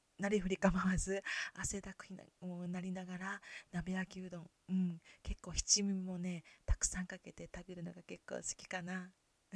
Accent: Kyoto, Japan; accent: Kansai dialect; せっかく生まれ育った京都大好きだし、京都弁というか関西弁で、

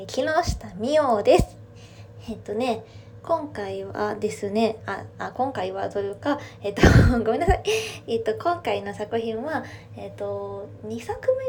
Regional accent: Kanagawa, Japan; で、出身地の方なんですけど、出身地は、神奈川県です。

